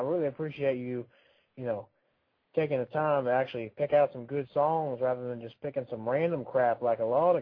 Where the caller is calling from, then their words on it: California, United States; I said I'm calling from California.